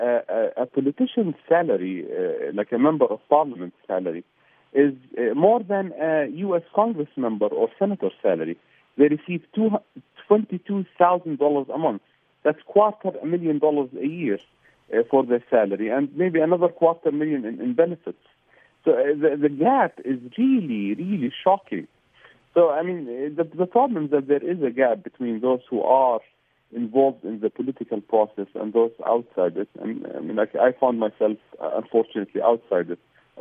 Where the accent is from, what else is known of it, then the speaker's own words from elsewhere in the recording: Baghdad, Baghdad Governorate, Iraq; I grew up in Baghdad. As I mentioned, I was born there.